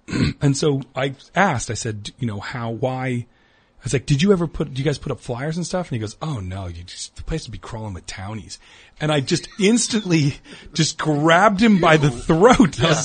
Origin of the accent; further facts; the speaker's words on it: Princeton, New Jersey, United States; born there; Also because I was born in Princeton, yeah, and I still walked.